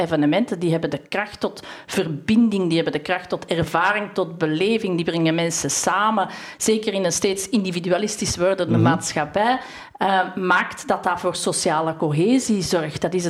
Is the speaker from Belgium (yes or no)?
yes; Belgium; Dat is eigenlijk ook een van onze culturele values van als Belg zijnde.